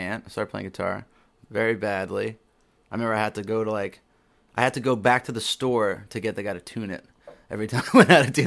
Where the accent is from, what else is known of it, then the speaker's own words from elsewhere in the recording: Valley Stream, New York, United States; It's like got 20 minutes from the city, like South Shore.